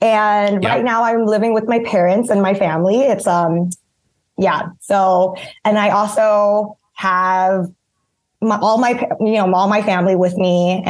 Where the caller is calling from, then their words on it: Bangkok, Thailand; English is a second language; I'm from Bangkok, Thailand.